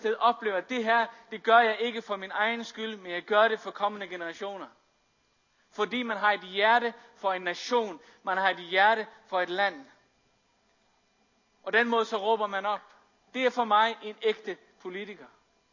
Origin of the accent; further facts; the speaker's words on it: Faroe Islands; Fordi jeg er født og opvokset på Færøerne